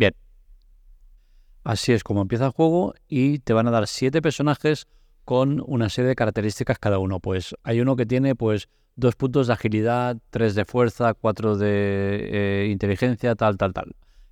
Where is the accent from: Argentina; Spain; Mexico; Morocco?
Spain; Catalonia; Yo soy catalán de pura cepa.